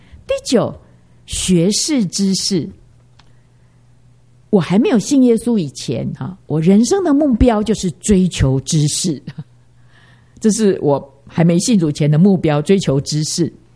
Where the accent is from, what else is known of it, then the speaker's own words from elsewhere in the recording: Taiwan; 你知道我们台湾人觉得很不可思议，我们都希望变白